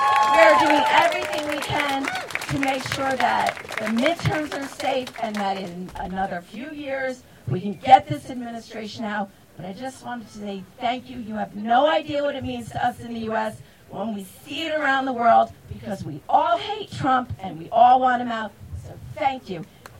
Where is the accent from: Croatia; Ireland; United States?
United States; I'm from the United States. I'm on vacation, so morning at the Van Gogh, afternoon at a protest in Amsterdam.